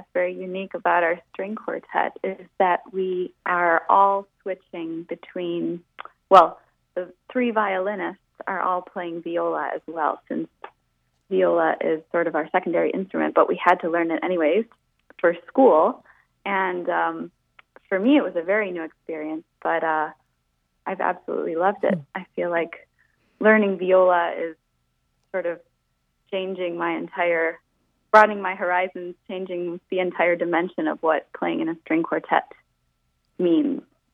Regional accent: Southfield, Michigan, United States; also born or lived in Switzerland; I actually grew up in Michigan for the most part. And in Michigan, in Southfield, Michigan, so a little bit on the other side. But my mom is Swiss, so part of my upbringing was also in Switzerland.

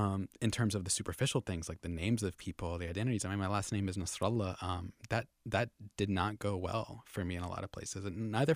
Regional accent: Lyndhurst, New Jersey, United States; born there; I was born in Lyndhurst, New Jersey, which is like kind of like a bridge and tunnel folk outside of Manhattan, you know, little small towns

